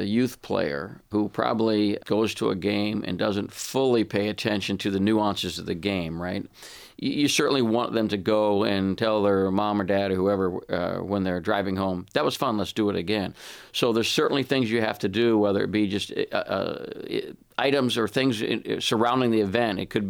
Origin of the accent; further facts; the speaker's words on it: Washington, District of Columbia, United States; I grew up in Washington, D.C.